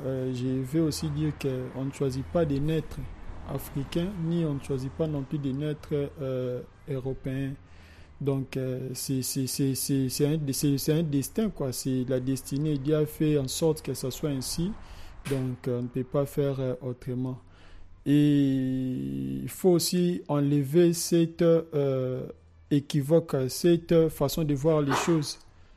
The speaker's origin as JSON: {"language": "French", "country": "DR Congo", "lives_now": "France", "said": "comme moi par exemple, je suis Congolais"}